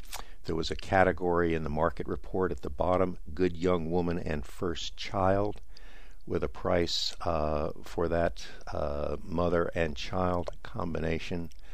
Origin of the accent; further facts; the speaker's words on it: the South, United States; these are things that I just absorbed as a boy growing up in the South during that era.